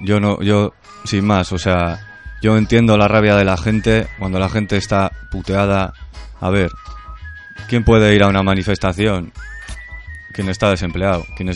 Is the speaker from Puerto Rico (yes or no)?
no; Bilbao, Basque Country, Spain; Que somos de Bilbao, chaval, que lo ha pagado Azcuna, seguro. No es que somos de Bilbao.